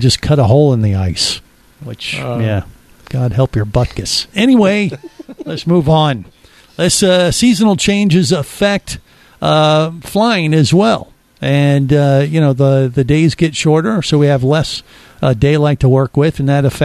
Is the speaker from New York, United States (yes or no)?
no; Florida, United States; but then wait a minute, I forget I'm from Florida.